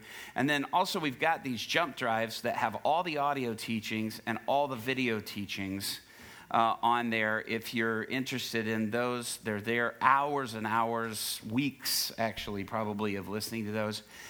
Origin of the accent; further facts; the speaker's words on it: Dallas, Texas, United States; also born or lived in Japan; Texas is really home for me. I was born in Japan, but as soon as we moved back to the States, we moved here, up in the Dallas area